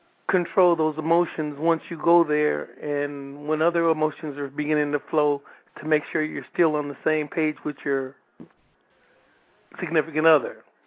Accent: California, United States; I'm from California.

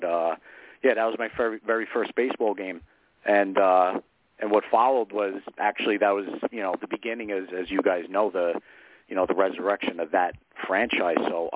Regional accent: Bronx, New York, United States; Well, I was born in the Throgneck section of the Bronx, so it's basically the two bridges that connect Queens to the Bronx.

